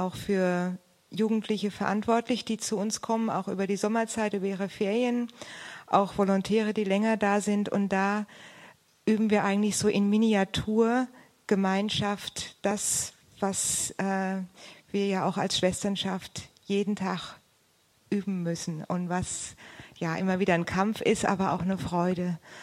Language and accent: German; Darmstadt, Hesse, Germany; born there; Ja, und ich bin in Darmstadt geboren, also ich hatte es nicht weit